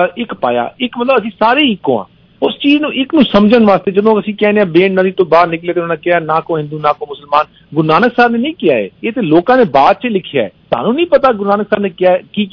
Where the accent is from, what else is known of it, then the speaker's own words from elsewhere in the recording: Uttar Pradesh, India; ਜਦੋਂ ਮੈਂ UP belt ਚ ਮੈਂ ਵੱਡਾ ਹੋਇਆ, ਉੱਥੇ ਮੈਂ ਬਚਪਨ ਦੇ ਰਾਮਾਇਣ ਦੇਖ ਸਕਦਾ ਸੀਗਾ, ਮਹਾਭਾਰਤ ਦੇਖ ਸਕਦਾ ਸੀਗਾ